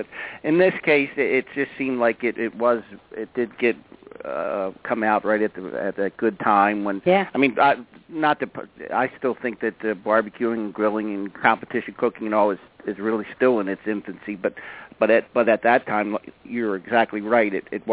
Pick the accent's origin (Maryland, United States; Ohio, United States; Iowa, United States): Maryland, United States; because it was filmed in Annapolis and I was from Maryland, I think they kind of try to get a local guy.